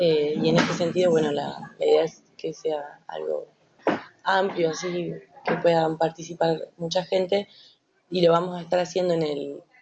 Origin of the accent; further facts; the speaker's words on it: Mar del Plata, Buenos Aires Province, Argentina; also born or lived in Salta; Crecí en Mar del Plata.